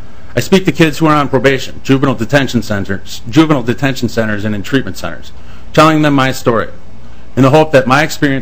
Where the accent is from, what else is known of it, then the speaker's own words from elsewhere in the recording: Owatonna, Minnesota, United States; Growing up in Owatonna, I was taught from a young age about democracy and the value of voting.